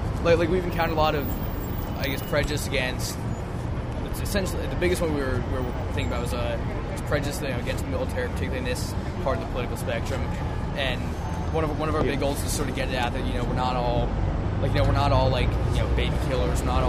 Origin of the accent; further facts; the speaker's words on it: Philadelphia, Pennsylvania, United States; Oh, yeah, we're all from the Philly area.